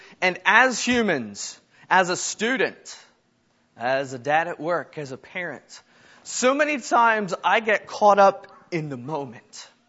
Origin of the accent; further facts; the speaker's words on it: Myerstown, Pennsylvania, United States; I come from Myerstown, not far away, so it is good to be here